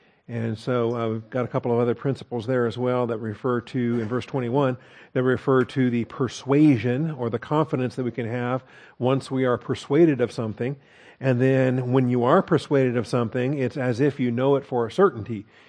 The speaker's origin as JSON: {"language": "English", "region": "Washington", "country": "United States", "tie": "born or raised there", "said": "I grew up in a border state. I grew up in Washington State, right by that ferocious Canadian border."}